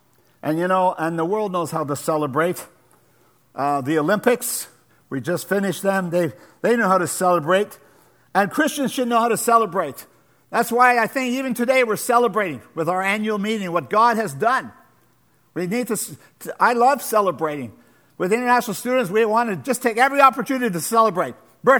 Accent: Alberta, Canada; now in Coquitlam, Canada; But you know, I'm from Alberta, so I'm used to shoveling snow.

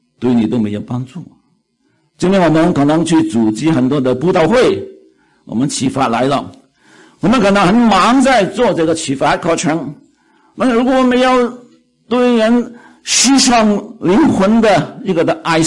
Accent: China; 我们中国人不是我们中国人，很多的民族啊

